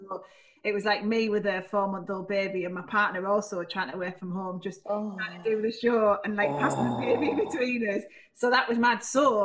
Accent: Middlesbrough, North East England, United Kingdom; also born or lived in North Shields; Yeah, Middlesbrough. But actually, I was born in North Shields.

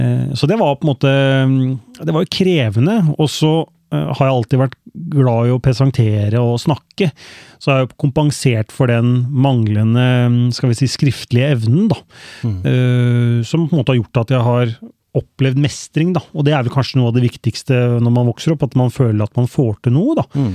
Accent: Skien, Telemark, Norway; Jeg har vokst opp på Kleiva, så jeg ekte Kleiva-gutt. Born and raised i Skien. Moren min fra Bø, og faren min fra Larvik. Og bodde her, og der vokste jeg da opp med min tvillingssøster.

